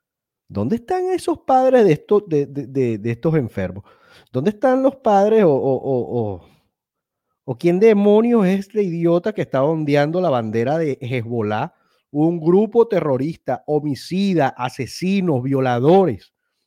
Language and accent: Spanish; Venezuela; Como venezolano que soy, ¿no?